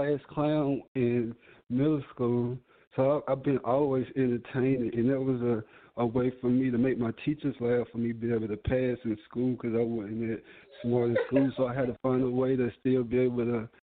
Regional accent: Charlotte, North Carolina, United States; Yeah, no. I'm living in Charlotte. I'm from Charlotte, but I just had to mention Concord because I had my dealings in Concord, too.

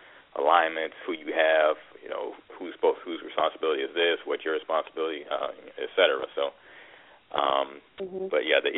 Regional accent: Chicago, Illinois, United States; I can tell you from experience, I'm from Chicago, once you're out there, you know, moving around and playing, it's not a huge factor.

